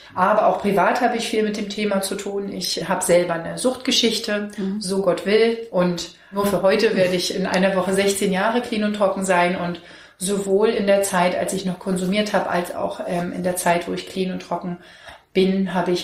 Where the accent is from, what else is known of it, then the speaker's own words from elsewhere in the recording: Berlin, Germany; Ja, ich bin im Krankenhaus in Berlin-Buch geboren. Genau, und auch in Berlin aufgewachsen, zwischen Lichtenberg und Pankow.